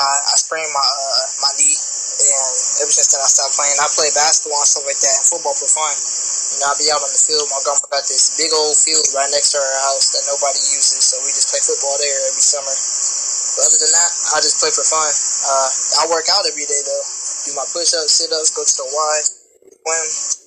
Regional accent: Canton, United States; Canton is not a very big city. It's really small. Maybe like a couple thousand people, like 20,000, 25,000.

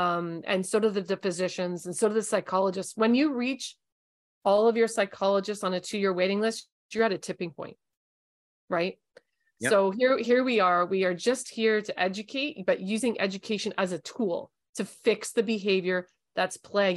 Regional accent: Canada; I am from Canada. I'm a multi-sport athlete. I was raised with brothers.

